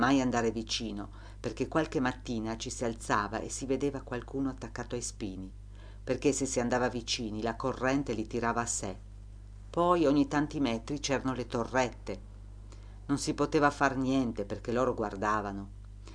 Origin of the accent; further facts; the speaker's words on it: Friuli-Venezia Giulia, Italy; La gente che c'era era dalle mie parti, Trieste, Gorizia, qualcuna da Roma, ma di qui vicino mica tante.